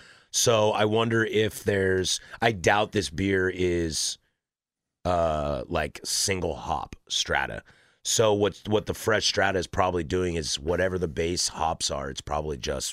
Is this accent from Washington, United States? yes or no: yes; Spokane, Washington, United States; born there; That is a... what we call the Inland Northwest. I was born in Spokane and went to school at Wazoo.